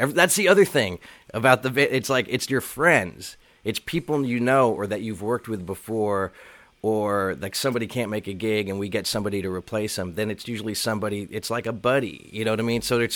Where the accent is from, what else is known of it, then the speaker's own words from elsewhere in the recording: Columbia, Maryland, United States; also born or lived in Baltimore; I was born in Baltimore. No way. Yeah. And I grew up in Columbia, Maryland up until I think I was about 5.